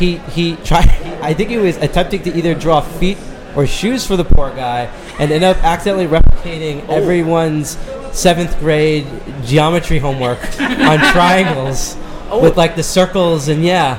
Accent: United States; I've grown up born and raised in America.

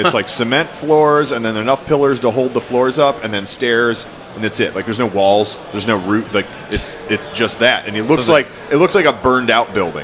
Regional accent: United States; Yeah, it's not racist because we're American.

